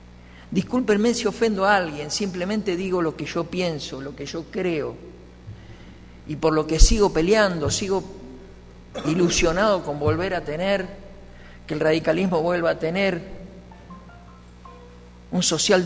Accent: Basque Country, Spain; él dice que soy un vasco cabrón, y es cierto.

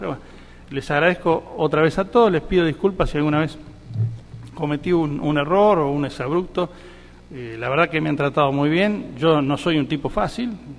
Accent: Tandil, Buenos Aires Province, Argentina; soy una persona de Tandil, nací acá a 5 cuadras, me crié acá a 5 cuadras del municipio, tengo mi estudio jurídico hace 20 años a 2 cuadras del municipio, soy un hombre de Tandil, soy parte de la tandilinidad

